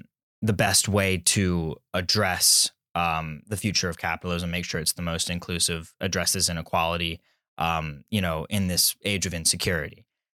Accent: Richmond, Virginia, United States; I am a master's student in local economic development, and I'm from Richmond, Virginia.

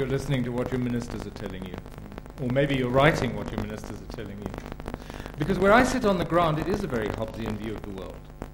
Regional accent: Eswatini; when I grew up in Swaziland, there was no such thing as television.

